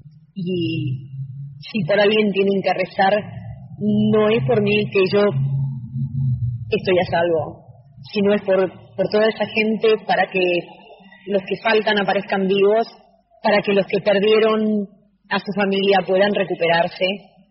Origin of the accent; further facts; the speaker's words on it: Argentina; moved away; si bien soy argentina y lo voy a hacer siempre, y amo profundamente a mi país, este es el lugar donde me toca vivir en este momento